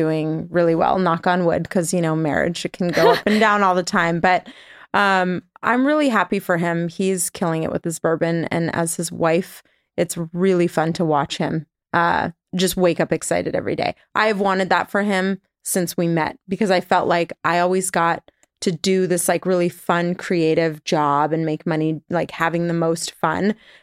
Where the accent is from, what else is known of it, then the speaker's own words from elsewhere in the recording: California, United States; I'm a Californian and there's places that I'd never been to here, like Joshua Tree